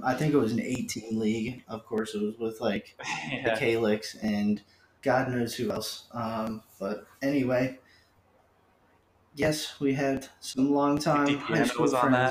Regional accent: Philadelphia, Pennsylvania, United States; I am from Philadelphia. Obviously, we are all from Philadelphia. We're from Great Valley High School, Malvern area.

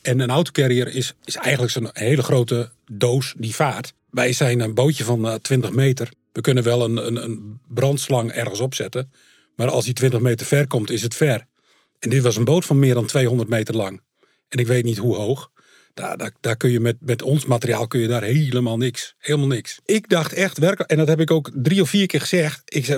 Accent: Schiermonnikoog, Friesland, Netherlands; geboren en getogen op Schiermonnikoog, getrouwd. 2 kinderen, werkzaam op Schiermonnikoog als buschauffeur.

